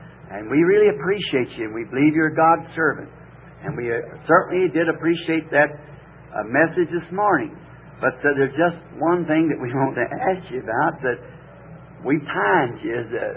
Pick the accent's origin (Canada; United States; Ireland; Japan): Ireland; Of course, being Irish, my people are Catholic.